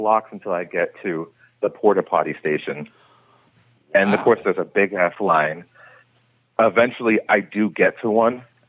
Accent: Massachusetts, United States; To add more context, I'm from Massachusetts originally. So we would be around like the Salem, Massachusetts area.

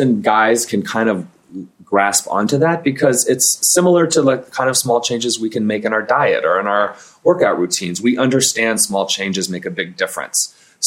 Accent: Texas, United States; also born or lived in Europe / South Pacific; Well, and the truth is I'm from Texas, but I also lived all over the world growing up. I lived in Europe. I lived in the South Pacific.

